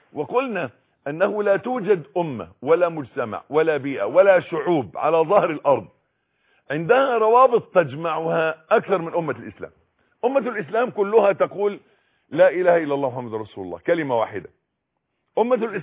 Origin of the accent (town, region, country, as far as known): Egypt